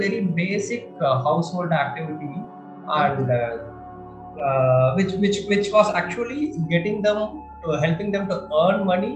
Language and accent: English; Madurai, Tamil Nadu, India; Yeah, so my wife and I, we hail from Madurai. We got our, you know, basic education done here. And then we moved on to multiple cities, typically large corporate jobs.